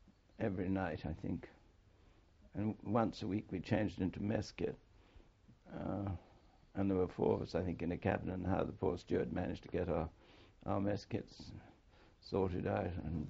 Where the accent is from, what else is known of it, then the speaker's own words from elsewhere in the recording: England, United Kingdom; Although I had no idea about the being an Englishman, I hadn't really understood the significance of it